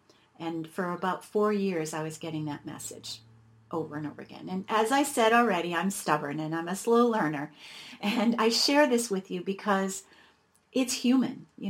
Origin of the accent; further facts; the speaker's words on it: Canada; now in Boulder, United States; I grew up in Canada, and I had my fill of cold weather and snow. And here I am having to move at this point in my life to Boulder.